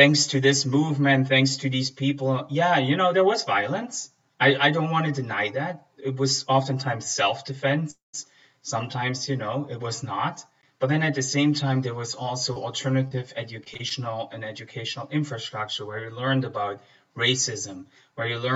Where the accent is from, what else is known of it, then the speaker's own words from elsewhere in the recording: Germany; Growing up in East Germany at a particular point in time, in a particular kind of environment, I grew up in the countryside, not in a big city. The countryside, there were a couple of small towns.